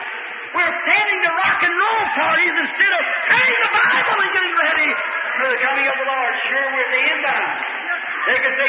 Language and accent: English; United States; I'm an American. I love my country.